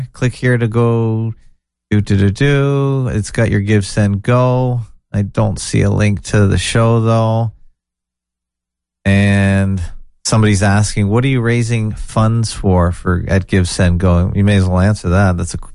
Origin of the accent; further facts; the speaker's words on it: Toronto, Ontario, Canada; I'm the … from the North Shore of Lake Ontarible in Toronto, Ontario, Canada.